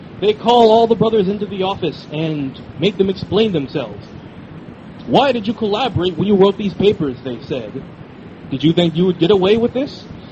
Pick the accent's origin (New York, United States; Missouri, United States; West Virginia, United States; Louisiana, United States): Missouri, United States; you can tell I'm from Missouri